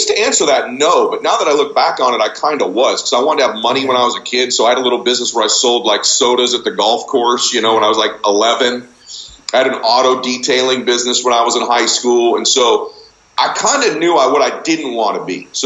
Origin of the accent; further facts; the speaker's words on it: Diamond Bar, California, United States; also born or lived in Boston; So I was born in Boston, but I grew up in Southern Cal and a town called Diamond Bar.